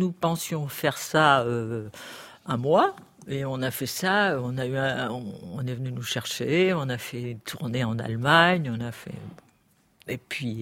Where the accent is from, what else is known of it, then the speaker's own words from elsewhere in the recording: Pays de la Loire, France; Je viens de la région de France, je viens du Maine-et-Loire.